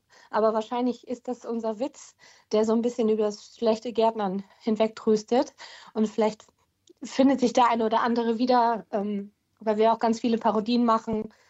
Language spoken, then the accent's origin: German; Hamburg, Germany; ich komme gebürtig aus Hamburg